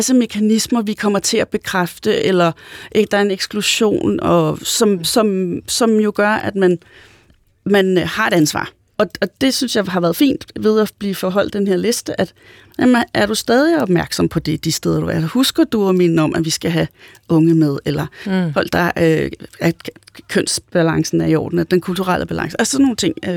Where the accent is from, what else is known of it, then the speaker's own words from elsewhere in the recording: Copenhagen, Capital Region of Denmark, Denmark; jeg arbejder til daglig i Aarhus, så der bliver jeg jo også mødt med, at jeg er jo nok også københavner, men jeg har jyske aner